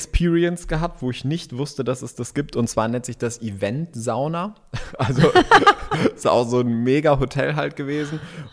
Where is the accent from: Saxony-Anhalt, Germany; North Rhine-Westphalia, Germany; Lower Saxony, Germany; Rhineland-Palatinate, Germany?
North Rhine-Westphalia, Germany; wir kommen ja aus dem Ruhrpott.